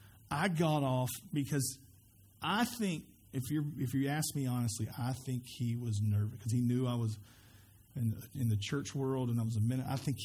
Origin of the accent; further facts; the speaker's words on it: Spartanburg, South Carolina, United States; I was from Spartanburg. He happened to like a band that was from my city.